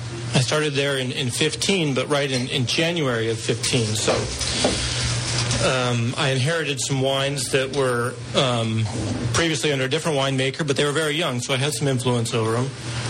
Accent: Mendocino, California, United States; So I went there coming from the coast. I grew up in Mendocino.

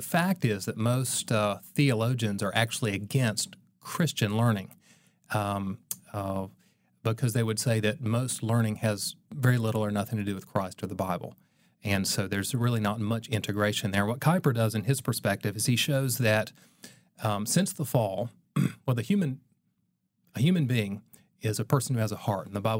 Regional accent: North Carolina, United States; also born or lived in Russia; So I grew up in North Carolina and served as a missionary for a little while in Russia

